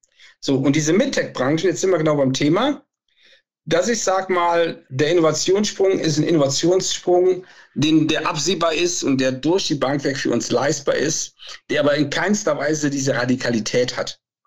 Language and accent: German; North Rhine-Westphalia, Germany; Da, wo ich herkomme, zwischen Köln und Aachen